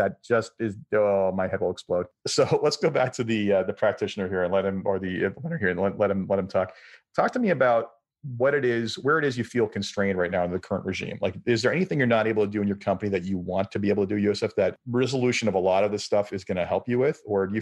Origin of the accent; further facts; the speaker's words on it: Canada; Sorry, I'm Canadian.